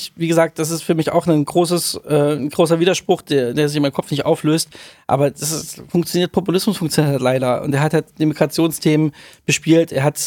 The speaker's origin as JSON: {"language": "German", "region": "Thuringia", "country": "Germany", "said": "ich komme aus Thüringen, wenn ich in meine Heimat zurückkomme und da sehe"}